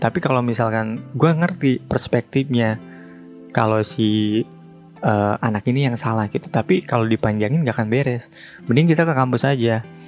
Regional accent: Purwakarta, West Java, Indonesia; saya orang Purwakarta, jauh dari sini

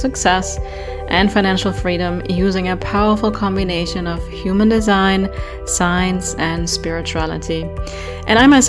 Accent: Germany; English is a second language; So we're going to stick with speaking English because we're both originally from Germany.

